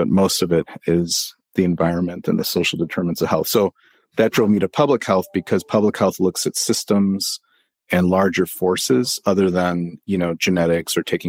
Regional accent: Chicago, Illinois, United States; I'm from the Chicagoland area.

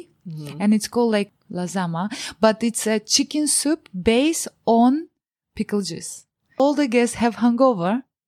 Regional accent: Moldova; English is a second language; When I say I'm from Moldova

